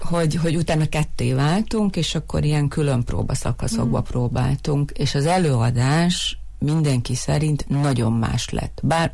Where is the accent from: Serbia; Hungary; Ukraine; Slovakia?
Ukraine; Zakarpattia Oblast; én kárpátaljai magyar vagyok